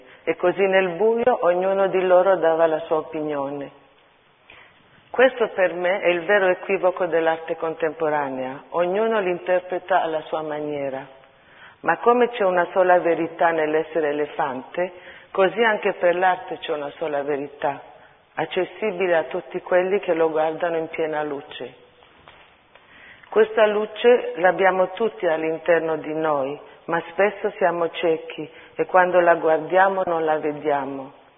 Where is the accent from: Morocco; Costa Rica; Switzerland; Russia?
Switzerland; Italian Switzerland; also born or lived in Istanbul, Turkey / Italy; Infatti sono nata a Istanbul, dove ho vissuto i primi 10 anni della mia vita, e poi sono cresciuta in Europa, in Italia e in Svizzera. Svizzera italiana. Ho avuto la fortuna di avere un'educazione cosmopolita e positivista, aperta alle mie radici armene